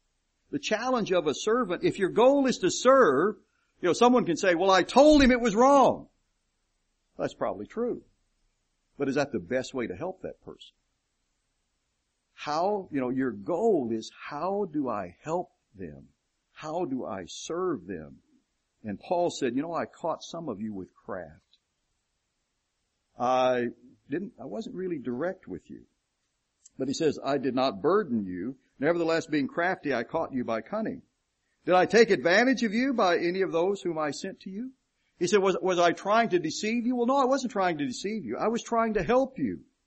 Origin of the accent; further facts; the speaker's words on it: the South, United States; My wife and I have always told the story of growing up in the South, we had never been north of the Mason-Dixon line when we were transferred to Massachusetts.